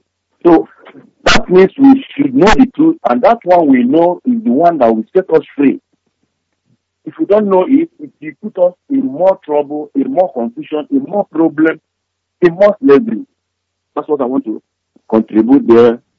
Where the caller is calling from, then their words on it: Japan; I'm from Newi. I'm calling from Japan.